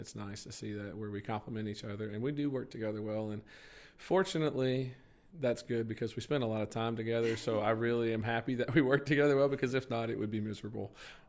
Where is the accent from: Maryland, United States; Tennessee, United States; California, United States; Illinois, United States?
Tennessee, United States; Columbia; I am from Columbia, Tennessee.